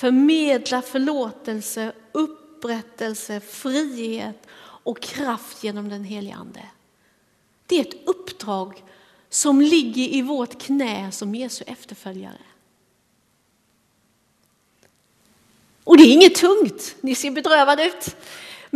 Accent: Småland, Sweden; vid något tillfälle hemma i Småland på en söndagmiddag

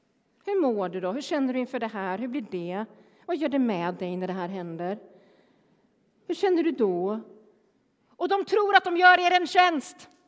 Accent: Örebro, Örebro County, Sweden; jag kommer som sagt från Örebro.

